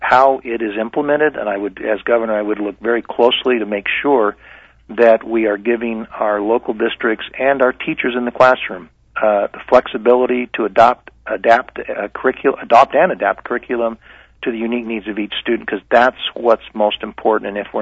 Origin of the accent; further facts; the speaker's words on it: Tucson, Arizona, United States; That's why how I grew up in Tucson.